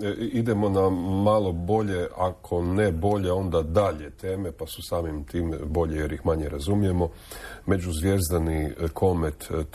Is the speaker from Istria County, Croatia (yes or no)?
yes; Istria County, Croatia; Mada, ta, evo, kod nas u Istri smrtnost koja ima veze sa karcinomom